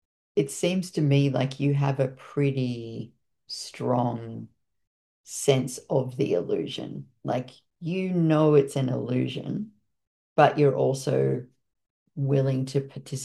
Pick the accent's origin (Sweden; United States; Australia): Australia; But I watched that film as an Australian